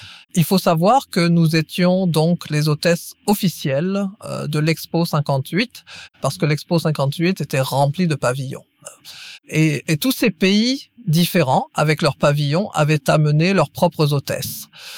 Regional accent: Ostend, Flanders, Belgium; born there; Je suis née à Ostende, il y a longtemps maintenant.

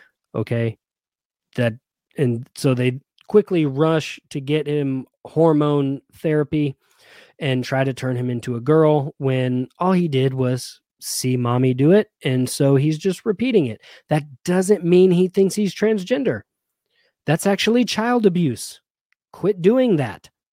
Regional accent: the South, United States; now I'm a Southerner, proud to be one, but being in the South, we do like our Fox News.

